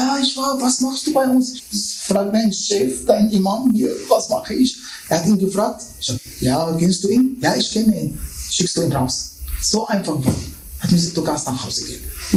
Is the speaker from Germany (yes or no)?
no; Damascus, Damascus Governorate, Syria; Ich komme aus Syrien und ich bin in Damaskus geboren.